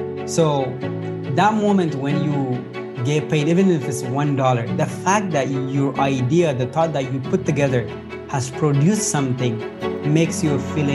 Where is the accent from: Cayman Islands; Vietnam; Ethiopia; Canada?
Ethiopia; Nekemte, Oromia; now in United States; I was born in East Africa, Ethiopia, west side. It's called Oromia region in Nekam City. It's a very rural area.